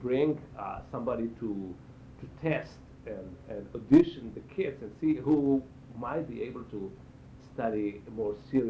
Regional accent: Israel; also born or lived in Hungary; I was born in Hungary, but I was one when my parents came to Israel.

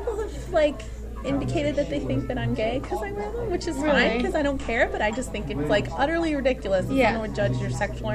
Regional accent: Philadelphia, Pennsylvania, United States; And because I'm from Philadelphia, and I was visiting there once, and I saw this sticker

